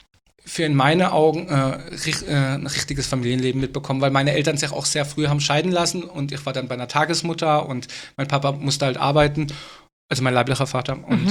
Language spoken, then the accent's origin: German; Baden-Württemberg, Germany; born or raised there